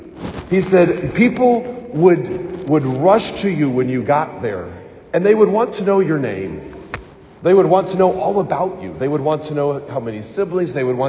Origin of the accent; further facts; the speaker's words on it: Bloomington, United States; When I was a little kid growing up in Bloomington, we had this priest.